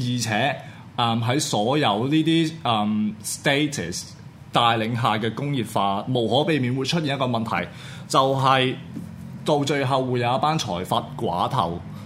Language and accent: Cantonese; Hong Kong; 我哋香港人就真係好難揾到一個切合點啦